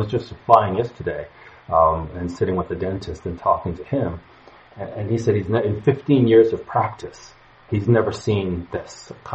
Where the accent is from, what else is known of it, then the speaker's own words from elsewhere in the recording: Canada; and I'm Canadian, so he doesn't care about Canadians.